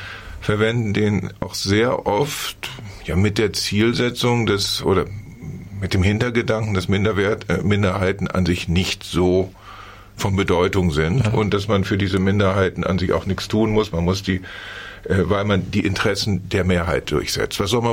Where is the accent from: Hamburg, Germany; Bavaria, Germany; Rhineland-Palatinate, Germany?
Hamburg, Germany; born there; Ich bin in Hamburg geboren und arbeite in Thüringen.